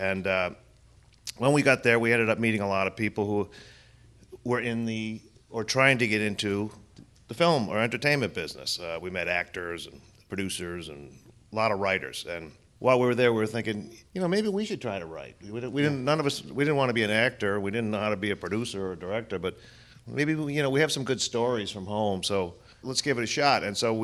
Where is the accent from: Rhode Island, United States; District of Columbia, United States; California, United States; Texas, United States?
Rhode Island, United States; my brother Peter and I both, we grew up in Rhode Island and didn't have really anything to do with film whatsoever.